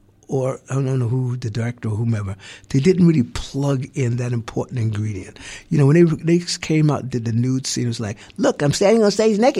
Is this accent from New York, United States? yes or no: yes; Brooklyn, New York, United States; growing up in Brooklyn, I'd go to the movies and watch the movies